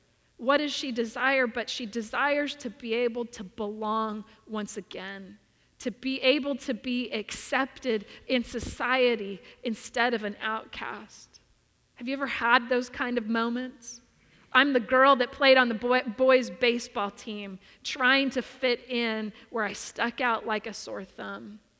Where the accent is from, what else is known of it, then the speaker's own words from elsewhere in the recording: California, United States; I'm always labeled as the Californian. Well, you're from California